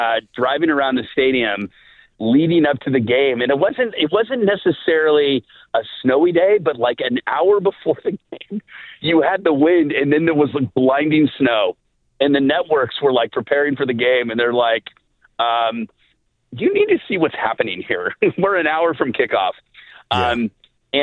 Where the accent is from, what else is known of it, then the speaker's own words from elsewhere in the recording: West Coast, United States; You know, as I mentioned, I grew up in the West Coast.